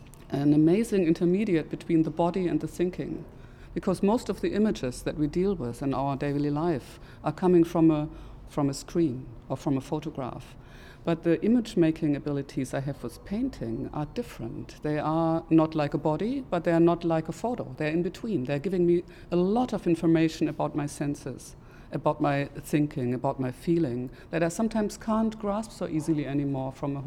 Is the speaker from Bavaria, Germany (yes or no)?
no; North Rhine-Westphalia, Germany; English is a second language; I'm coming from an industrial area myself. I was brought up in the Ruhr area in the middle of Germany